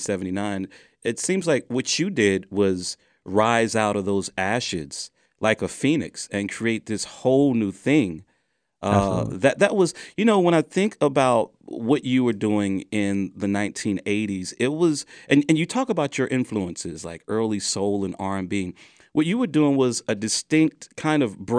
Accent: Atlanta, Georgia, United States; because I'm from Atlanta

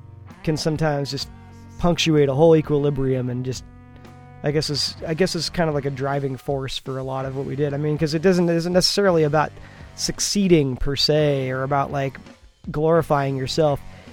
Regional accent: El Sobrante, California, United States; also born or lived in Pinole; I was from Pinole and, like, El Sobrante area. I grew up in El Sobrante

